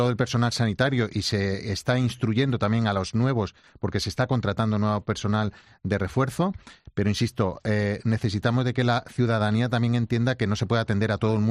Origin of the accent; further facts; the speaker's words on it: Extremadura, Spain; somos gente muy abierta. Mi tierra, en Extremadura, es muy afectuoso esto de darse abrazos.